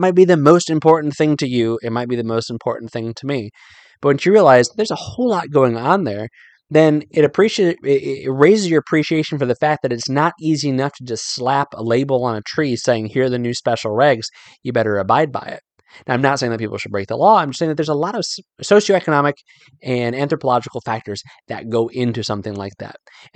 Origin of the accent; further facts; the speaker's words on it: Virginia, United States; I grew up living in Northern Virginia, I've talked about this before, driving up to South Central Pennsylvania